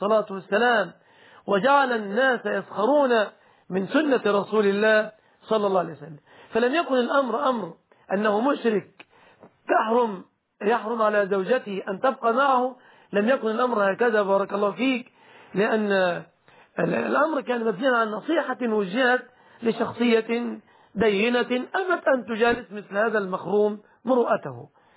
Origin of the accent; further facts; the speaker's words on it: Egypt; الرقص في دول الخليج ليس كالرقص عندنا في بلادنا مصر.